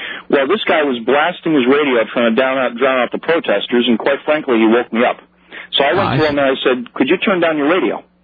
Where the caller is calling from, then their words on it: Burlington, Vermont, United States; I'm calling from Burlington, Vermont, and there's a really disturbing new law that's been proposed here.